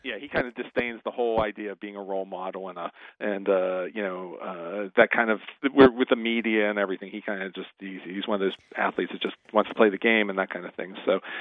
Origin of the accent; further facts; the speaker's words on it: Pittsburgh, Pennsylvania, United States; Yeah. I grew up here in Pittsburgh.